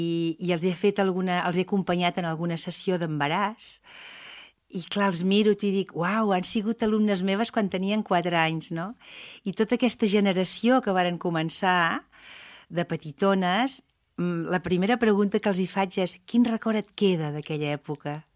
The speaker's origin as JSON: {"language": "Catalan", "town": "Palafrugell", "region": "Catalonia", "country": "Spain", "tie": "born or raised there", "said": "Palafrugell és el meu poble, el dels meus pares, dels avis, o sigui que jo sóc del poble de moltes generacions, i hi ha hagut moltes etapes, hi ha hagut una etapa que me'n vaig anar, però sempre he tornat"}